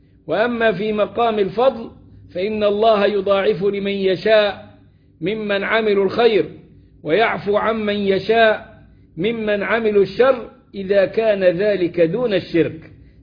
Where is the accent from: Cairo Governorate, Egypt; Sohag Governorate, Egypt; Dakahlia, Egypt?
Sohag Governorate, Egypt; Sohag; والناس يشوفوني يقولون أنت من المنصورة، أقول أنا من سوهاج، يقول لي من المنصورة، عمي أنا من سوهاج